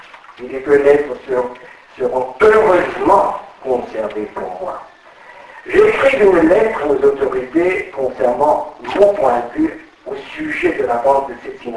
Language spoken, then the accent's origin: French; Wingersheim, Grand Est, France; born there; Je suis né à Wingersheim, tout le monde connaît Wingersheim, hein, c'est la capitale du Roussillon de France.